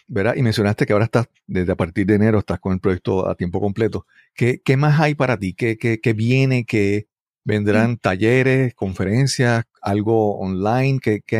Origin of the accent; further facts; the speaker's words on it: Yabucoa, Puerto Rico; en Puerto Rico ahora no se ve, pero aquella, por ejemplo, en mi pueblo de Yabucoa